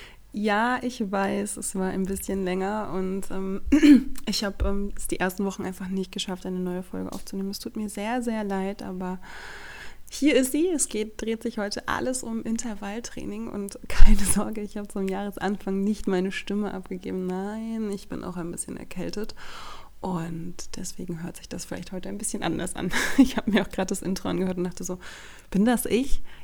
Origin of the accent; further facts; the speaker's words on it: Rostock, Mecklenburg-Vorpommern, Germany; Die finden am 11. und am 12. Mai statt in meiner Heimatstadt Rostock.